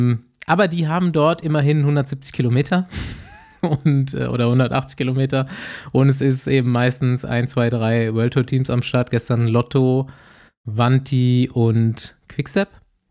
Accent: Bavaria, Germany; endlich mal wieder über die bayerische Grenze gefahren. Man darf es gar nicht so laut sagen, auch meine Heimat.

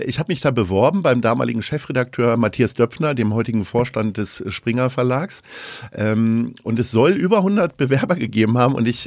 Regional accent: Stadthagen, Lower Saxony, Germany; also born or lived in Hannover; now in Hamburg, Germany; Ich bin relativ groß geworden, bin ich in Stadthagen. Geboren bin ich in Hannover. Stadthagen ist 40 Kilometer südwestlich von Hannover im Landkreis Schaumburg.

